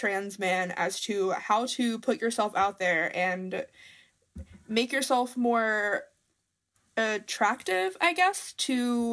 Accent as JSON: {"language": "English", "town": "Mooresville", "region": "North Carolina", "country": "United States", "said": "I'm 18, and I'm from Mooresville, North Carolina, and I am a trans man who uses male pronouns. Growing up in a small town in the Bible Belt"}